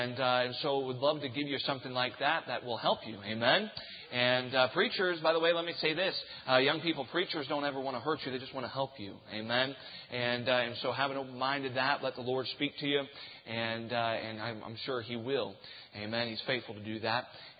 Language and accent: English; Texas, United States; also born or lived in South Carolina / Oklahoma / Germany; I don't really know where to tell you where I'm from, because I was born in South Carolina, then moved to Oklahoma, and then moved to Germany, and then moved back to Oklahoma, then moved back to South Carolina, and now I'm from Texas.